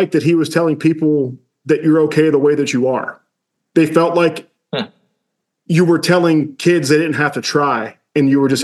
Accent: Pennsylvania, United States; I grew up outside of Pittsburgh.

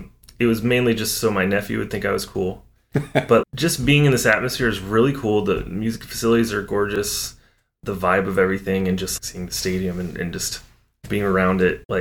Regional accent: Kentucky, United States; So we grew up in Western Kentucky.

